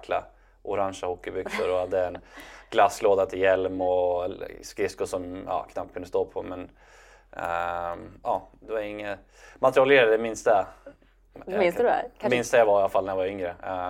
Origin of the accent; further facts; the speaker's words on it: Västerås, Västmanland County, Sweden; det var skönt att få spela så länge som möjligt hemma i Västerås och ha tryggheten liksom och alla nära och kära och vänner